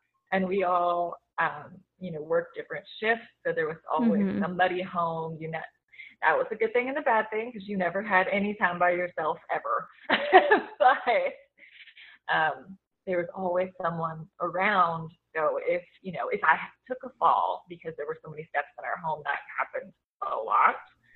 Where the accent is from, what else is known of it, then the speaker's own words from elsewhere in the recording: Southern United States, United States; Because growing up in the South, or my family, not everyone was actually blood related to me.